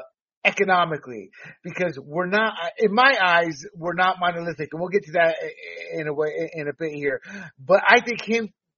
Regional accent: the South, United States; On a serious note, I come from the South. And I do have political discussions.

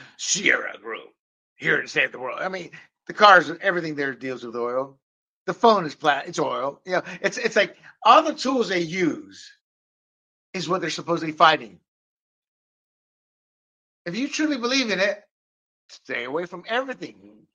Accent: Panama; I'm a big-time gun advocate. I was born and raised in Panama as an American citizen.

